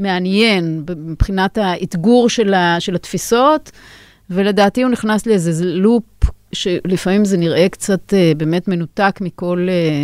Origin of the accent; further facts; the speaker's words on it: Jerusalem, Jerusalem District, Israel; אני הייתי ילדה ירושלמית, וגדלתי לתוך הדבר הזה.